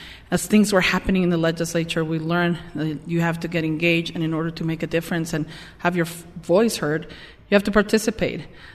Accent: Mexico; now in Salt Lake City, United States; So I am a transplant to Salt Lake City. Actually, I'm an immigrant to this great nation. I was born and raised in Mexico

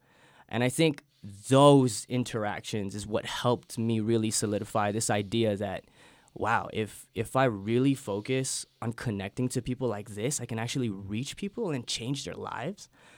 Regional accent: Guam; growing up in Guam, you're so far away from everything, right? And when you leave the island and you start to experience these new poets and new stories and new voices

